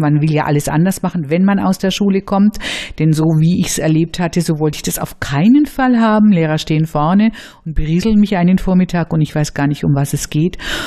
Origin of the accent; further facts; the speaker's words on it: Nuremberg, Bavaria, Germany; an einem Mädchengymnasium groß geworden in Nürnberg